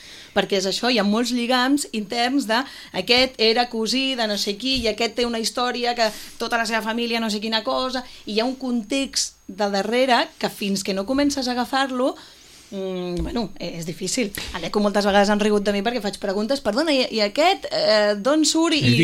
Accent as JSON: {"language": "Catalan", "town": "Puigcerdà", "region": "Catalonia", "country": "Spain", "said": "jo tinc sort que quan dius que ets de Puigcerdà, la gent fa un ombre, perquè queda una mica així com exòtic."}